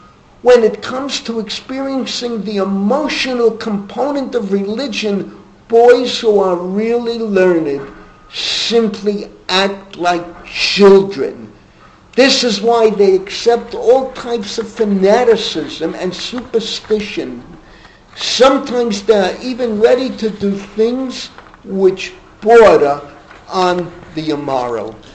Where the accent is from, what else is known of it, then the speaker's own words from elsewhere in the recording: Israel; I'm a religious Zionist, I'm coming from Israel, I'm from the golden period, the 1950s.